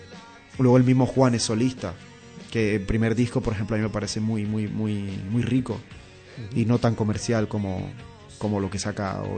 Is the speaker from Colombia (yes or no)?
yes; Caribbean Region, Colombia; Nacida en el Caribe colombiano, yo vengo del Caribe colombiano